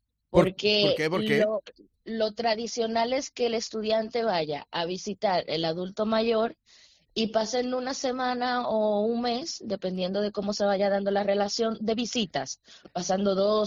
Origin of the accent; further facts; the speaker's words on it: Dominican Republic; moved away as an adult; now in Barcelona, Spain; Bueno, yo vengo de República Dominicana, es primera vez que iba a salir de mi país para hacer una subespecialidad.